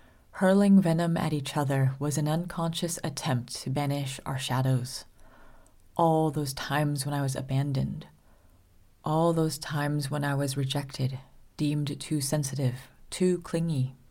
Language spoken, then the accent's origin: English; California, United States; Though I was born and raised in California, I never felt like I belonged anywhere. My American identity often clashed with my Vietnamese identity